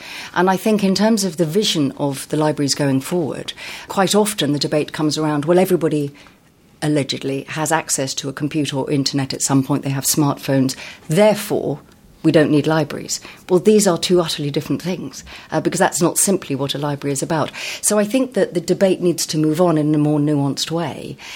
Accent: South East England, United Kingdom; And I come from Sussex, and in Sussex and Hampshire, there have been a lot of new libraries opened.

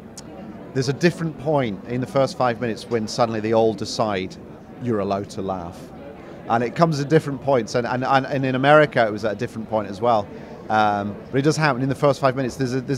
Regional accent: Glasgow, Scotland, United Kingdom; I mean, it was my hometown, so like quite a lot of my assembled family were there

